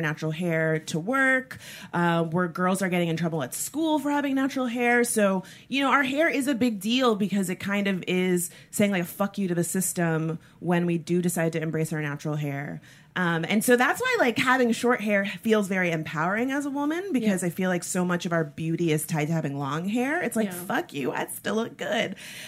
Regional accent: Florida, United States; Yeah, I'm from South Florida, and like every girl would go to Barbados for spring break

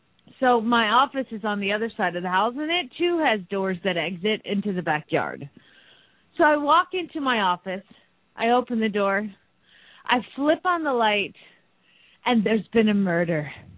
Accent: Phoenix, Arizona, United States; from Phoenix, Arizona.

